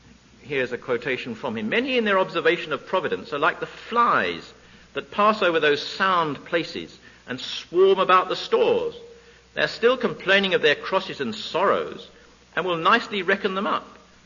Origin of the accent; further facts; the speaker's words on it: England, United Kingdom; Again, I'm an Englishman, you're Americans, but we all have national deliverances, don't we?